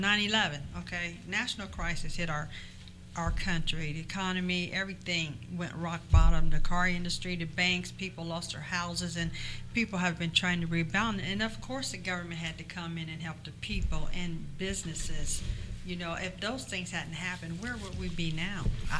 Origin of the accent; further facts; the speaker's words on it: United States; And I feel that we as the American people, as Steve has said, as long as we stand up for what we believe